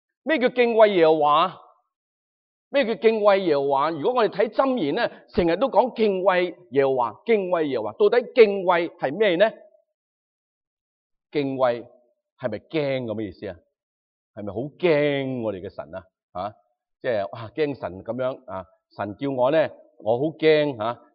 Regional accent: China; 作为中国人咧，为佢咧感到自豪吓

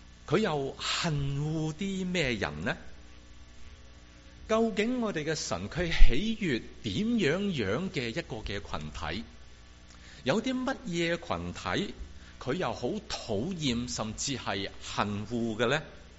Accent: China; 以我哋中国人嘅话嚟到讲，就系见利忘义

